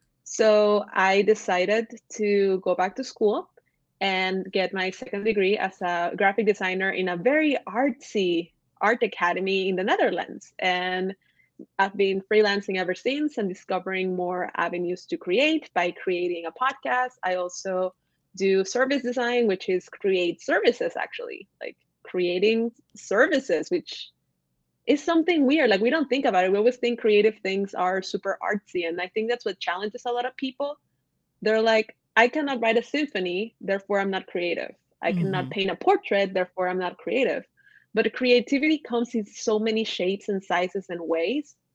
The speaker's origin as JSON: {"language": "English", "country": "Ecuador", "said": "The reason that I use those two names is because I'm originally from Ecuador, so from Latin America, but I live in a Dutch-English speaking country."}